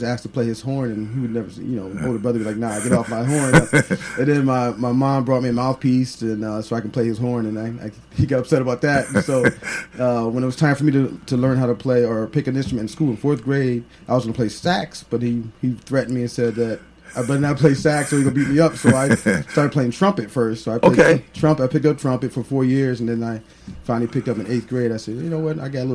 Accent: Stamford, Connecticut, United States; also born or lived in Monroe, Connecticut; I grew up in Stamford, Connecticut, born and raised on Custer Street, East Side. And then we moved to Monroe when I think it was 11th grade. Yeah, 11th grade is when I went to Monroe, Connecticut. Been all over Connecticut, Middletown, Bridgeport, Ansonia

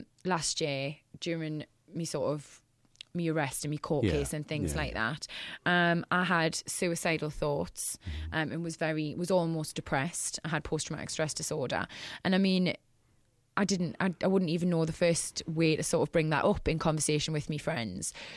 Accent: Newcastle, North East England, United Kingdom; I've always loved growing up in Newcastle and being from the northeast.

